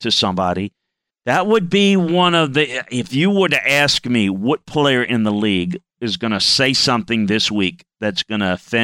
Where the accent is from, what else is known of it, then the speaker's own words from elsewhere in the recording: Louisiana, United States; Look, I grew up in South Louisiana. We had two school systems in my little town.